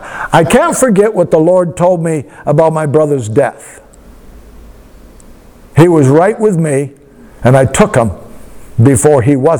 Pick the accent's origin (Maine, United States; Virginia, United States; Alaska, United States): Maine, United States; Westbrook; born there; I was born in Westbrook, Maine. That's what it says on my passport, right?